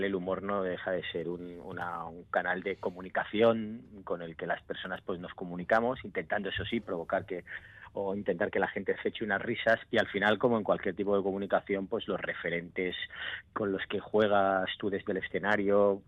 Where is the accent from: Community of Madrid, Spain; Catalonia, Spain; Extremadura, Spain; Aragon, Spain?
Catalonia, Spain; como en el fondo soy catalán